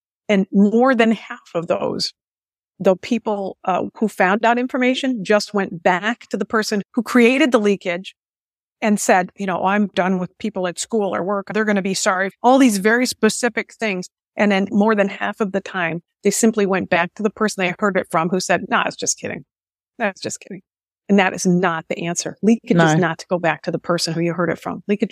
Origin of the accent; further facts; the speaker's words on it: Michigan, United States; Just like in the Oxford High School shooting in Michigan, my home state